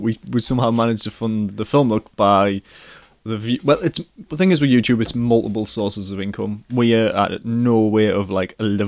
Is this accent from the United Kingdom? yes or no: yes; England, United Kingdom; Yeah, we are English, by the way, and England got knocked out of the World Cup.